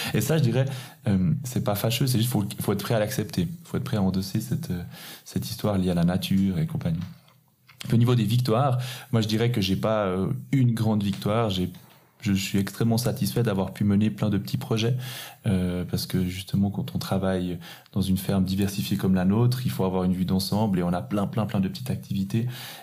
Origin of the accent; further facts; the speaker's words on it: Quebec, Canada; born there; car étant né au Québec